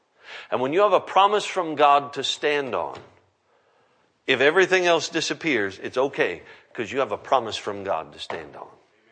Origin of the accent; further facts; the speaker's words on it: Alaska, United States; Listen, I'm from Alaska. We do it the same way. It's 40, 50 below zero